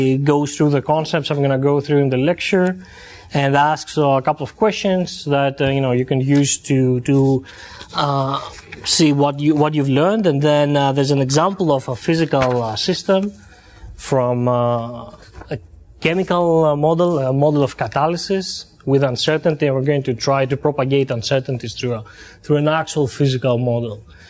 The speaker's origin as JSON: {"language": "English", "country": "Greece", "said": "And I am from Greece, by the way."}